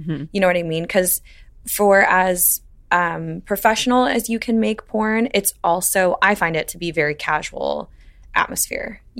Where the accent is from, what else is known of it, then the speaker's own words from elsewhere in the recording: Midwest, United States; And I grew up mostly in the Midwest, so that was easy for me.